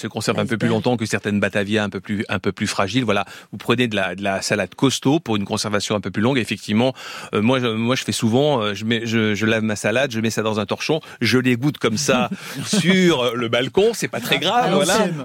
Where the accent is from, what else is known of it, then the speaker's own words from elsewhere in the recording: La Tronche, Auvergne-Rhône-Alpes, France; Ah oui, Grenoble, c'est ma région d'origine, donc je suis content.